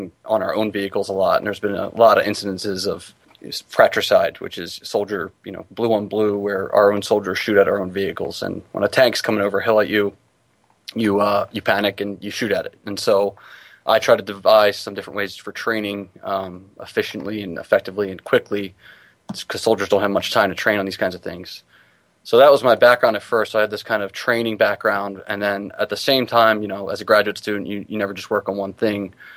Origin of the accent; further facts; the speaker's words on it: New Jersey, United States; now in Orlando, United States; I'm originally from New Jersey.